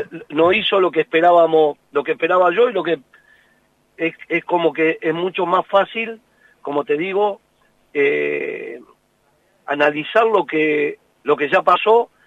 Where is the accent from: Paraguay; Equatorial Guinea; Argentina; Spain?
Argentina; nosotros somos así, los argentinos, todos, yo me incluyo